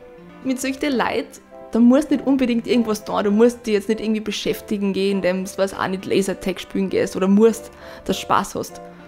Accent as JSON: {"language": "German", "region": "Salzburg", "country": "Austria", "lives_now": "St. Pölten, Austria", "said": "Ich komme aus dem Land Salzburg und wohne seit September hier da in St. Pölten"}